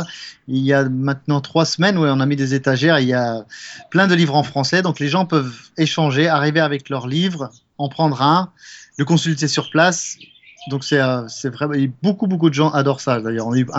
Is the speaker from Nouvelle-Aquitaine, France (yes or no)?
yes; Poitiers, Nouvelle-Aquitaine, France; Je viens de Poitiers, qui est au nord de Bordeaux et au sud de la vallée de la Loire.